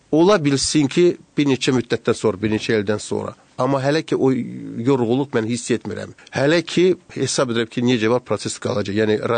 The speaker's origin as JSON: {"language": "Azerbaijani", "country": "Iran", "said": "Çünki biz İranlıyıq, İranın öz siyasəti var."}